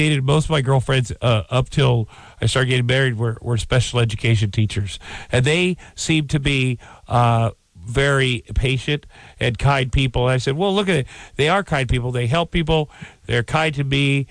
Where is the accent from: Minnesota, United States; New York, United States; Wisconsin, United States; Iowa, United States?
Iowa, United States; Well, I grew up in Iowa where there were bigger people, and I was bigger.